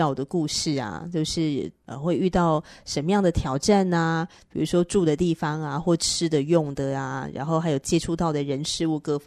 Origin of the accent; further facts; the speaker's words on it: northern Taiwan, Taiwan; 才怪呢，那我是彻头彻尾的北部人啊